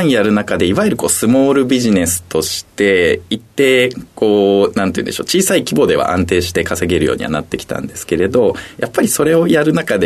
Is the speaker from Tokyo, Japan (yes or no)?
no; Ogawa, Saitama, Japan; 埼玉県の小川町になります。めちゃくちゃ田舎でして、家の前が沼でその奥が山というような形でございました。